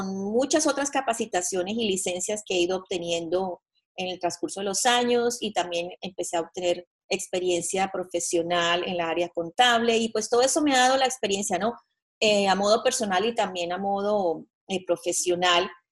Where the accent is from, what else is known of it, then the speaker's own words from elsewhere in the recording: Colombia; moved away as an adult; now in United States; me vine de Colombia, soy colombiana, siempre en busca de un sueño